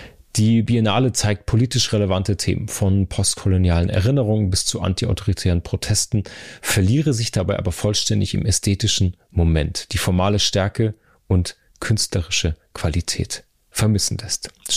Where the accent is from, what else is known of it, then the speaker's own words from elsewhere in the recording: Karlsruhe, Baden-Württemberg, Germany; born there; Ich bin in Karlsruhe geboren, habe da lange gearbeitet